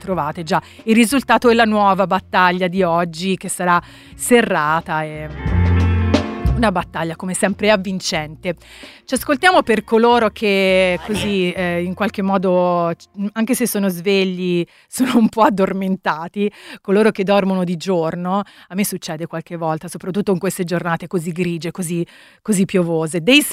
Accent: Tuscany, Italy; Ogni tanto faccio così un po' di viaggi mentali nella mia terra, la Toscana.

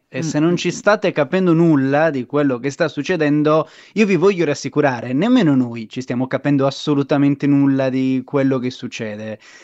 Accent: Sardinia, Italy; lo dico da sardo

